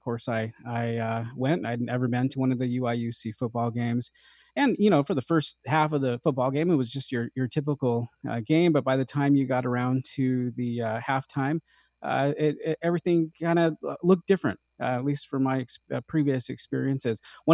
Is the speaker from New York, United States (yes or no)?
no; Arizona, United States; I'm a Hopi Indian. I'm from Northeastern Arizona.